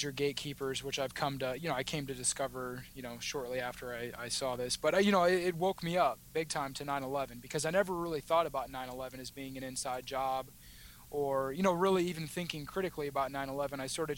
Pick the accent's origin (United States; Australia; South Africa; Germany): United States; Omaha, Nebraska; I'm from Omaha, Nebraska, and I went to school in Nebraska.